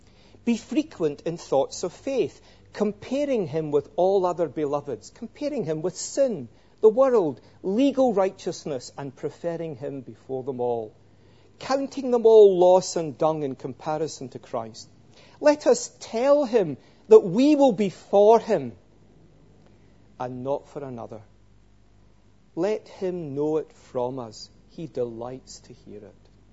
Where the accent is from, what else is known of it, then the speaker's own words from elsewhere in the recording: Scotland, United Kingdom; and you know, we're Scottish, we don't kind of go in for that kind of thing.